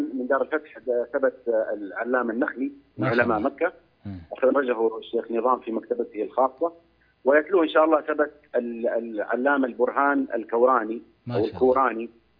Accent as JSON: {"language": "Arabic", "country": "Yemen", "said": "يعني من عموم بلدنا اليمن"}